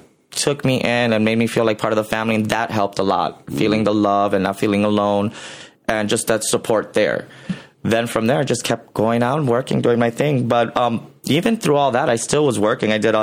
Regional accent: Chicago, Illinois, United States; I mean, I'm an original. I'm from Chicago. It had already been 4 years and nobody from Chicago was on.

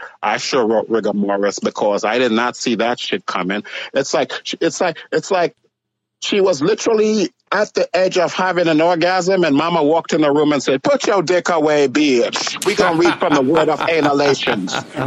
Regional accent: United Kingdom; Fish and chips. I'm a British cunt.

